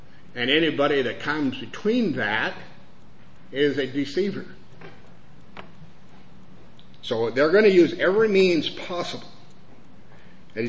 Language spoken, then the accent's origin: English; Oregon, United States; I grew up in Oregon where we saw a lot of sawmills.